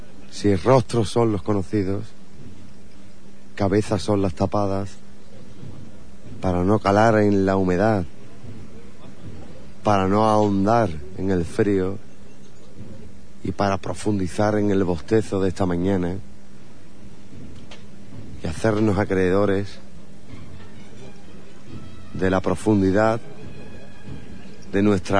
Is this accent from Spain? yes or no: yes; Jerez de la Frontera, Andalusia, Spain; somos cristianos por la gracia de Dios. Que en Jerez de la Frontera se vive la Semana Santa como Dios manda, y que somos andaluces por la gracia de Dios también. Somos marianos